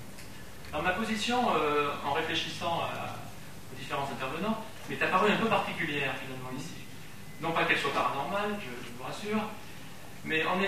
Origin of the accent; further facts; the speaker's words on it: Lyon, Auvergne-Rhône-Alpes, France; parce que je suis de Lyon